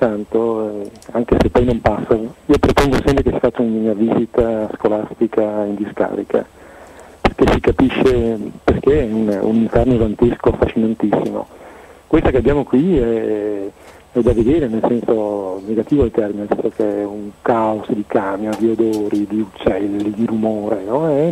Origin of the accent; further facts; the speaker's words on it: Verona, Veneto, Italy; Un veronese anche, perché in realtà è indietro veronese, ma sono un veneto sostanzialmente.